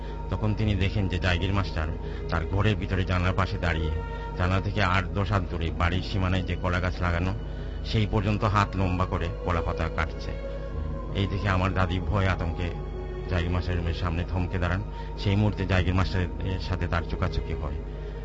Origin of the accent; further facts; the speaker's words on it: Dhaka, Dhaka Division, Bangladesh; also born or lived in Sylhet; Bailey road, Ramna, Dhaka থেকে এসেছি।